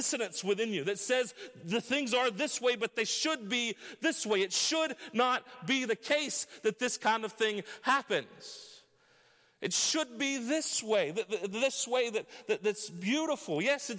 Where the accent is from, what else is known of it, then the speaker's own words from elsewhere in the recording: United States; There is brutality that takes place a lot that we as an American people, generally speaking, are not aware of.